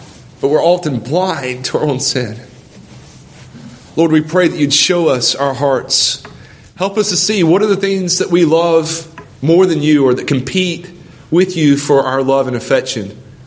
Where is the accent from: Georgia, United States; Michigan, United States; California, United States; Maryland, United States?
Georgia, United States; So I grew up in Georgia.